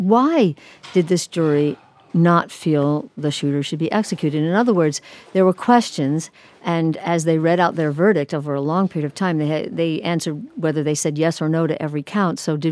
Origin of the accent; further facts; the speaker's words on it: New York, United States; Well, I'm also from New York.